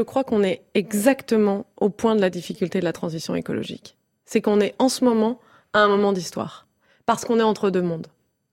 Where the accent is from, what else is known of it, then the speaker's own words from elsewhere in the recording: Provence-Alpes-Côte d'Azur, France; et moi je viens du Vaucluse